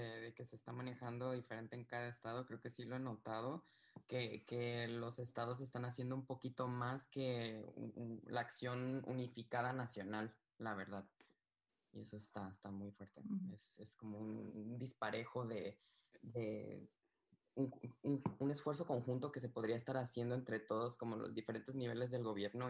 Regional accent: Puerto Vallarta, Jalisco, Mexico; Yo soy de Puerto Vallarta, que estaría completamente en la...

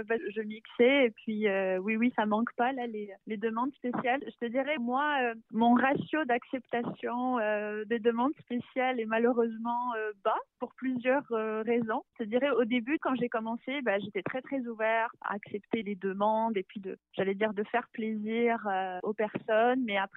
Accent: Côte d’Ivoire; Mon premier disque, c'était quand j'étais jeune, j'ai grandi en Côte d'Ivoire.

